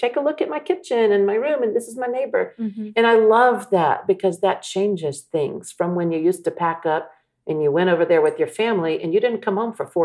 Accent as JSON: {"language": "English", "town": "Austin", "region": "Texas", "country": "United States", "tie": "born or raised there", "said": "You know, this is my home. I grew up in Austin."}